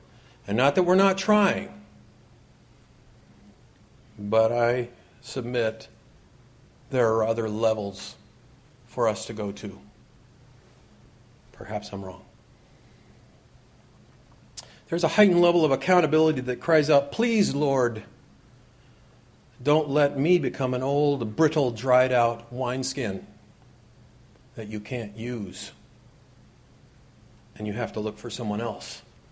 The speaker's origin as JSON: {"language": "English", "town": "Pasadena", "region": "California", "country": "United States", "tie": "born or raised there", "said": "I've seen a lot growing up in Pasadena and being in Big Sandy"}